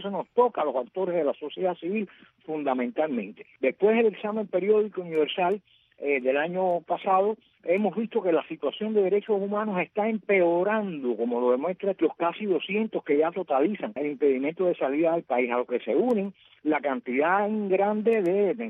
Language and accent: Spanish; Cuba; los que van a decidir la situación en Cuba somos los cubanos, los de acá y los que están fuera